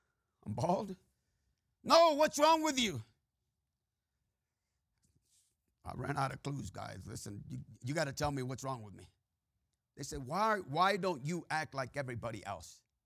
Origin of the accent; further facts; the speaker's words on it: Texas, United States; accent: Mexican, Texas, Colorado, California; I have a Mexican, Texas, now a Colorado accent, if we have an accent tonight. Mixed in with a California, a valley, amen, sometimes dude accent.